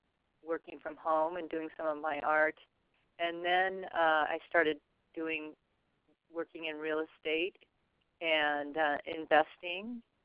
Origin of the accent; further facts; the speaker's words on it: Montana, United States; I grew up in Montana, actually, and I was interested in being an artist.